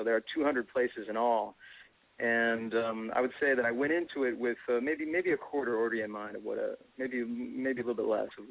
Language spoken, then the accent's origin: English; California, United States; now in New York, United States; And I'm from California, which has a very shallow history, generally, a visible history, easily accessible history. And so when I came to New York